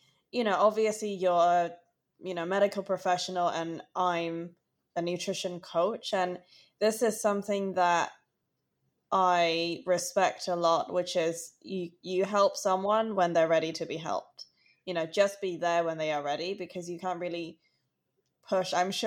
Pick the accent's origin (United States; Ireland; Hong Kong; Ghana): Hong Kong; growing up in Hong Kong, you really hardly see any obese people. Like, Hong Kong people are quite petite, I think, generally.